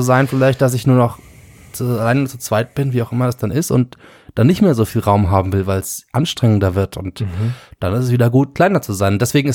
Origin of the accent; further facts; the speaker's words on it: Germany; ich bin Deutscher